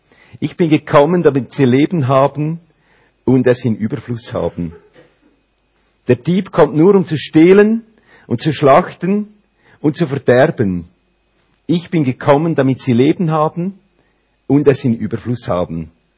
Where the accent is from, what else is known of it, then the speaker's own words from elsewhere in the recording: Olten, Solothurn, Switzerland; now in Uri, Switzerland; Ich bin im Mittelland aufgewachsen, Region Olten. Wir sind verheiratet, meine Frau und ich, seit 11 Jahren. Wir haben 3 Kinder und wir wohnen seit 7 Jahren im schönen Kanton Uri.